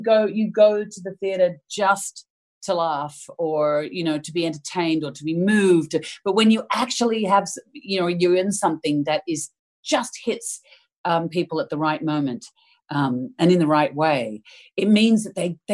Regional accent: Australia; I mean, I come from Australia.

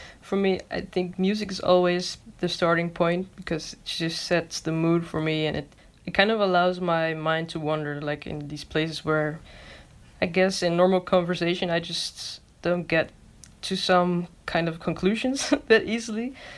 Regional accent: Ghana; because I'm Ghanaian

